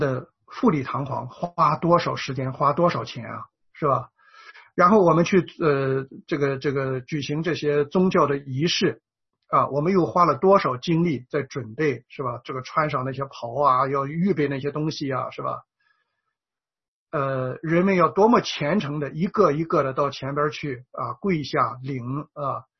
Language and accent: Chinese; China; 尤其是像咱们这些在无神论的环境里边长大的人，是吧？在这个儒家思想充满了拜偶像佛教在咱们中国的这种我们这种文化背景里边的人